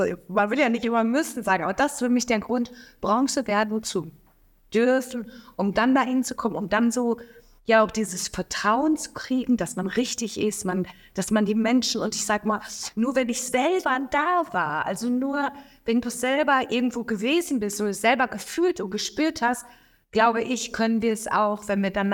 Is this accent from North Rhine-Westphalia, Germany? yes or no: yes; North Rhine-Westphalia, Germany; ich komme tatsächlich aus dem Ruhrgebiet und so ein richtiges Kohlenpott-Kind sagen wir bei uns.